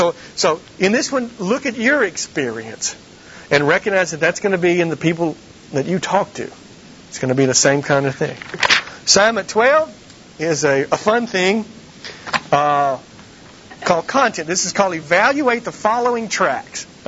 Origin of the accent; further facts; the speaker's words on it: Southern United States, United States; or down where I grew up in the Bible Belt or something